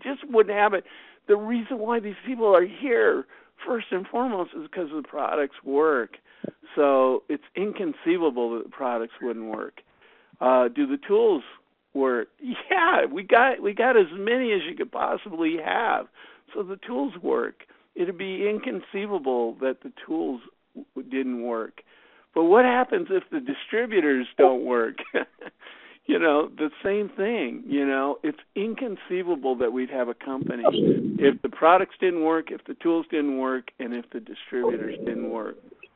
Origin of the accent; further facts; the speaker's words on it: Canada; And, you know, I'm from Canada, and I always love bragging about the fact that I'm from Canada. I love Canada.